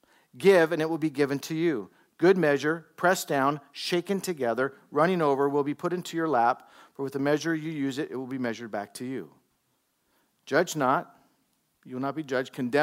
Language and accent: English; California, United States; I grew up in Southern California. Just so you know, there was a period of my life, because I grew up there, I was a Dodger fan, okay?